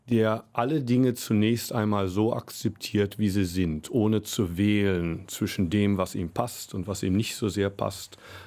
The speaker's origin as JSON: {"language": "German", "country": "Germany", "tie": "born or raised there", "said": "Also ich bin natürlich in Deutschland aufgewachsen, schon früh mit dem Ideal der Gottesliebe und Nächstenliebe in Kontakt gekommen."}